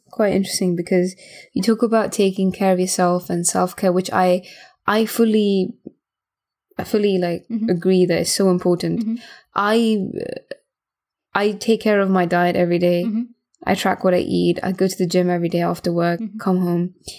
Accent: Gibraltar; when I was a kid and we were raised in Europe, in Gibraltar, my parents came from India.

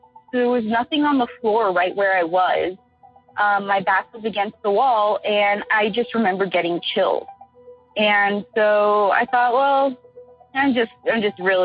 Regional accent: Miami, Florida, United States; now in Austin, United States; I'm from Austin, Texas. I have a few stories. I'm going to tell you one today. It started when we were really young. We're originally from Florida, Miami, Florida.

